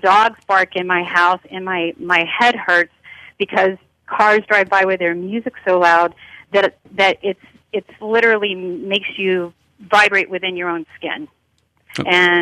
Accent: Tallahassee, Florida, United States; I'm originally from Tallahassee, lived in Central Florida for 20 years.

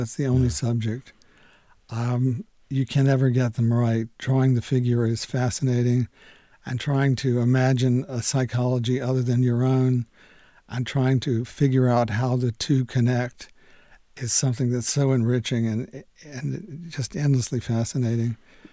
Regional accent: North Carolina, United States; I was from Edgecombe County, where there had never been an applicant for a conscientious objector

